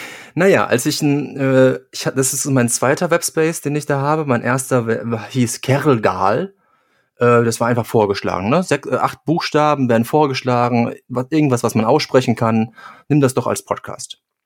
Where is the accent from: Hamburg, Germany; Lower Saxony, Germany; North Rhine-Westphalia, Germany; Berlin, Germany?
North Rhine-Westphalia, Germany; Aber wir kommen ja beide aus dem Ruhrpott.